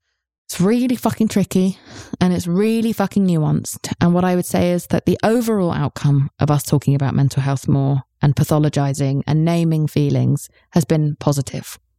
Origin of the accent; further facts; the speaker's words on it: England, United Kingdom; Which normally, as an English person, I would never, ever do.